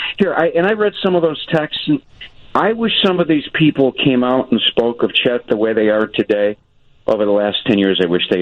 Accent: Chicago, Illinois, United States; that was being the lead sports anchor of a TV station in my hometown of Chicago.

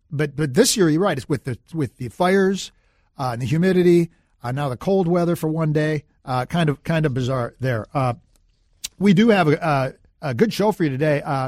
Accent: Minnesota, United States; also born or lived in Florida; So really, as a Minnesotan, I'm in the wrong place, right? I shouldn't be living in Minnesota. If I like 85 and humid, I should, like I did way back in the day, I should go live in Florida.

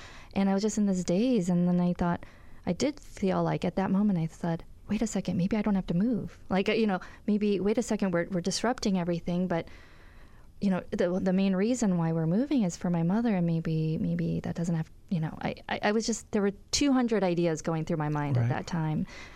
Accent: Chicago, Illinois, United States; It was actually about my move back to Chicago. So I grew up in Chicago. I love the city

